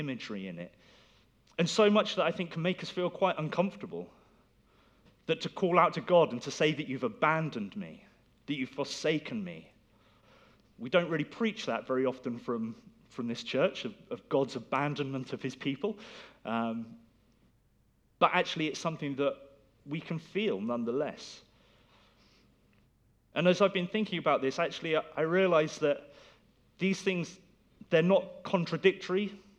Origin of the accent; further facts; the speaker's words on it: United Kingdom; I'm British, and I tend to go for that stiff upper lip.